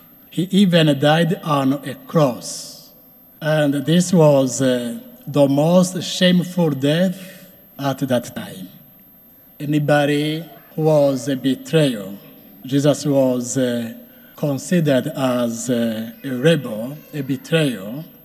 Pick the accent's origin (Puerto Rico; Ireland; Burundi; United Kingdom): Burundi; first language Kirundi; English is a second language; I may say this mass in my native language, Kirundi.